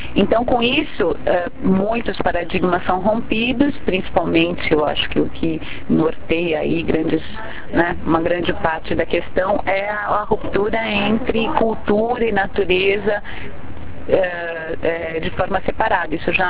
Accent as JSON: {"language": "Portuguese", "region": "São Paulo", "country": "Brazil", "tie": "born or raised there", "said": "na minha época não existia faculdade de dança em São Paulo, da onde eu sou, que é minha cidade natal"}